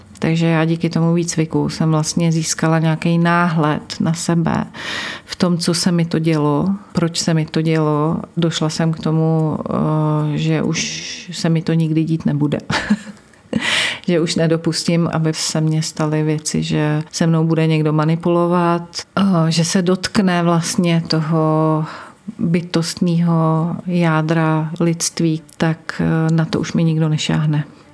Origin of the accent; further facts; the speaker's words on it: Sokolov, Karlovy Vary Region, Czechia; also born or lived in Třebíč; zjistili jsme, že jsme oba ze Sokolova